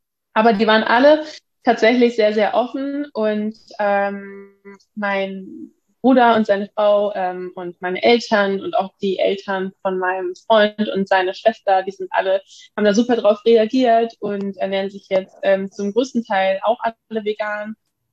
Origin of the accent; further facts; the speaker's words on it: Hamburg, Germany; now in Lübeck, Germany; Weil im Gegensatz zu Lübeck ist natürlich in Hamburg schon mehr Auswahl, aber ich wohne mittlerweile schon seit ja, fast 10 Jahren in Lübeck.